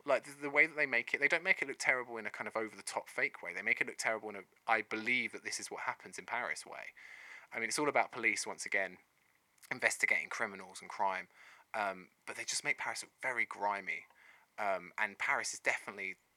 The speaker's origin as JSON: {"language": "English", "region": "London", "country": "United Kingdom", "said": "that's not how London looks or feels to me. And I'm a Londoner."}